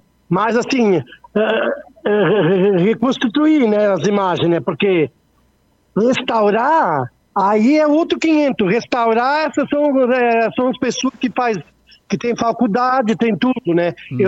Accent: Lauro Müller, Santa Catarina, Brazil; Sou natural de Lauro Miller, nasci em Palermo.

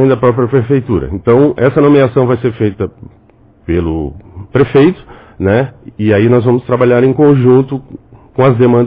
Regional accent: Urussanga, Santa Catarina, Brazil; eu sou natural de Uruçanga, né? E isso facilita bastante, porque a gente anda pela cidade desde que nasceu

